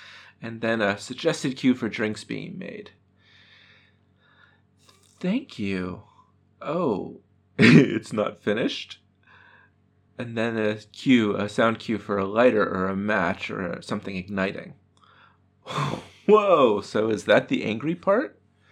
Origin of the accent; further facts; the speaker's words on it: Duluth, Minnesota, United States; now in Wichita, United States; Well, I grew up in Duluth, Minnesota, but I currently live in Wichita, Kansas.